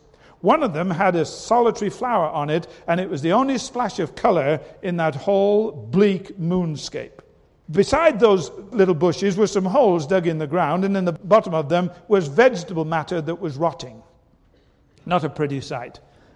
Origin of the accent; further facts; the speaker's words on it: United Kingdom; And I, being very British, gulped